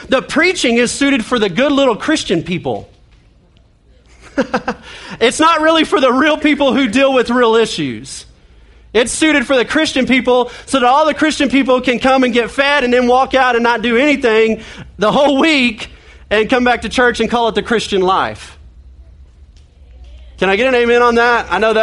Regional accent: Oklahoma, United States; We're Oklahomans. We're from Oklahoma.

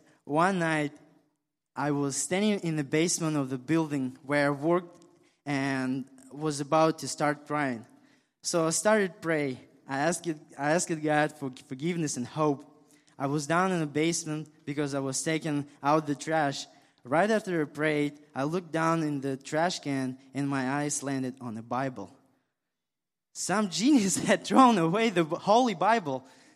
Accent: Kazakhstan; now in United States; I grew up in Kazakhstan and moved to United States 1 year ago. … which is a name that I've used since moving here.

